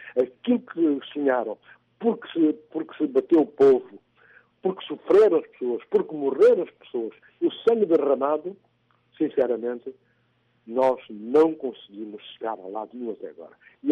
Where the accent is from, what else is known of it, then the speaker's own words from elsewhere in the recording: Guinea-Bissau; Nós continuamos a ter, por exemplo, na Guiné-Bissau, na minha terra, situações dramáticas na área da saúde.